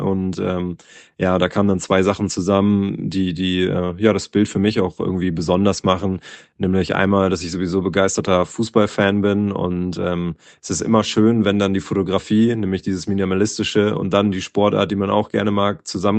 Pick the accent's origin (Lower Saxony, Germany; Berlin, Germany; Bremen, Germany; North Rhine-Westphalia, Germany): Bremen, Germany; ich komme aus Bremen